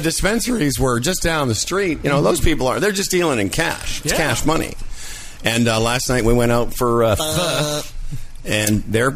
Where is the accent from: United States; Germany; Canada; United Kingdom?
Canada; Moose Jaw, Saskatchewan; when I grew up in Moose Jaw, the golf course was known as the MJ Golf and Curling Club, not Country Club.